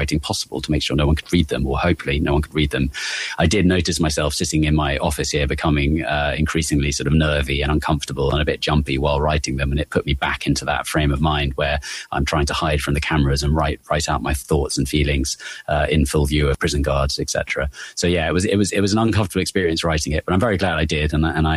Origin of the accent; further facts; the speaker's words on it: United Kingdom; being very British and embarrassed to cry